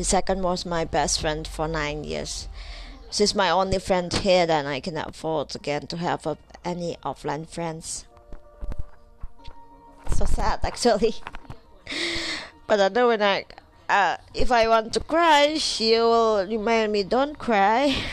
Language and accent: English; Indonesia; English is a second language; long also what happened here in my hometown. We just got the earthquakes in 2 p.m. right now. It's about GMT plus 7. It's in the West Indonesian time